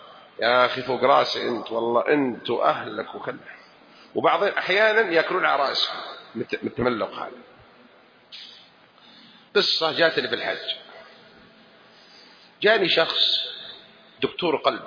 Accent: Saudi Arabia; احنا سعودية كل واحد راتبه خلاص

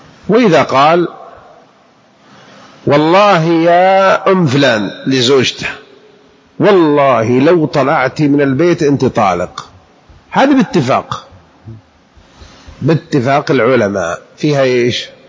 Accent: Hijaz, Saudi Arabia; يمثل لشيء عندهم بالشام وهو عندنا بالحجاز

